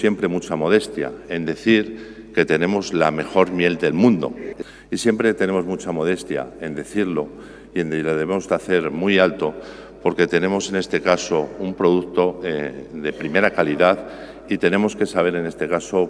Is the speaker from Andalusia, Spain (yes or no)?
no; Castilla-La Mancha, Spain; soy de esta comarca, soy de la Alcarria, denominación de origen miel de la Alcarria.